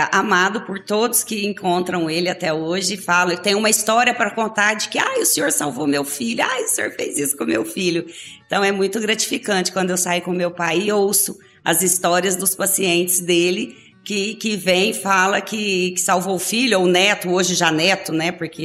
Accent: Rio Verde, Goiás, Brazil; Isso, sou nascida e criada em Rio Verde. Minha família é uma família tradicional de Rio Verde. E minha história aconteceu toda aqui em Rio Verde.

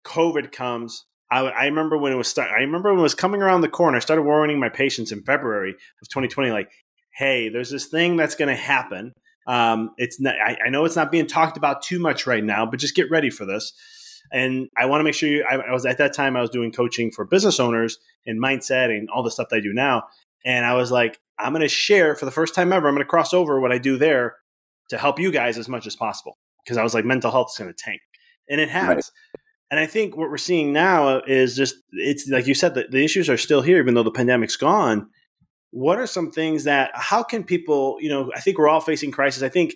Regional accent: Chicago, Illinois, United States; now in Knoxville, United States; I'm originally from Chicago. So I was moving to out of state to move to Knoxville.

